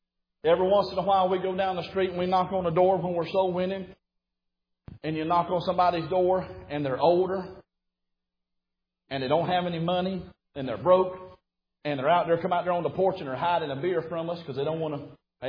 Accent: Alabama, United States; Now, I'm come from Alabama. Them crazy people down there where I'm from, they talk about I'm not emotional.

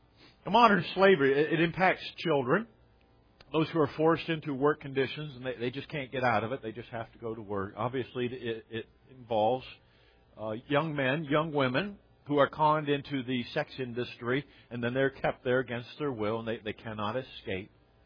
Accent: United States; It is true, because I'm an American, I have a whole lot of freedoms that a lot of other people don't have.

